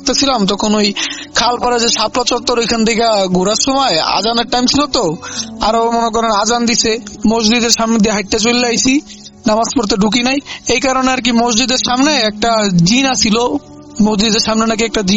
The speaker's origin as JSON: {"language": "Bangla", "town": "Bharaghata", "region": "Khulna Division", "country": "Bangladesh", "tie": "born or raised there", "said": "আমাদের বাড়ি হলো ভরাঘাটা, তো আমি ভরাঘাটা থেকে মোড়লগঞ্জ বাজারের এখানে আসলে আপনি ভরাঘাটা বললে যে কেউ নিয়ে যাবে"}